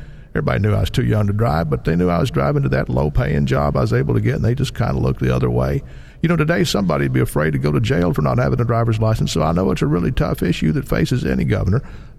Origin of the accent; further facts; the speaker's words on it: Arkansas, United States; You know, Tim, when I was about 14 years old growing up in Arkansas, I saw how hard my mama was struggling to keep body and soul together